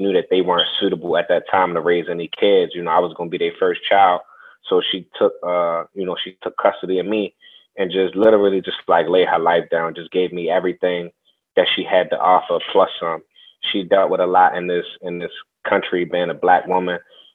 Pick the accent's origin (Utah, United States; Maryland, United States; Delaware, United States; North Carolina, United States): Maryland, United States; Baltimore; the things that he was assigning us to read was closer to my social context of me growing up in Baltimore